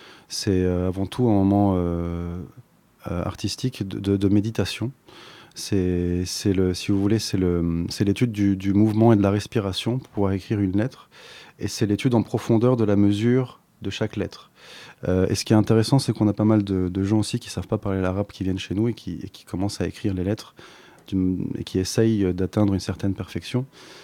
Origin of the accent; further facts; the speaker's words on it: France; born there; also born or lived in Lebanon; je suis fils d'immigrés libanais, né dans l'exil. Je suis né en France et je suis né belge en France. J'ai vécu aussi un peu au Liban.